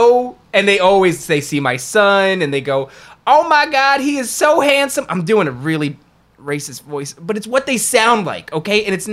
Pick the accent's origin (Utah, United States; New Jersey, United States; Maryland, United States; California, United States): New Jersey, United States; Elizabeth; I grew up in Elizabeth, and I've been beaten with a baseball bat in Chrome